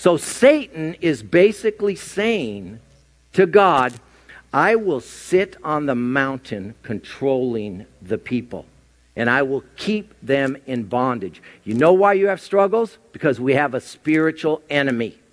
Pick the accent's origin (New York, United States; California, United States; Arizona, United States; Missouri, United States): California, United States; Santa Ana; I grew up in Santa Ana.